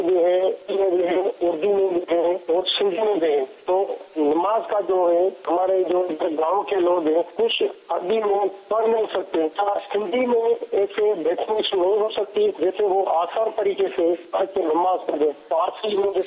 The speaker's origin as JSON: {"language": "Urdu", "town": "Larkana", "region": "Sindh", "country": "Pakistan", "said": "میں لاڑکانہ سے ہوں"}